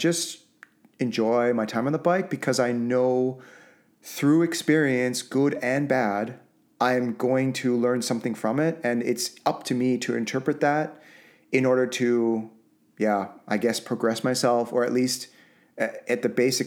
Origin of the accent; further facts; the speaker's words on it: Vancouver, British Columbia, Canada; like growing up in Vancouver, watching all these guys on the North Shore and elsewhere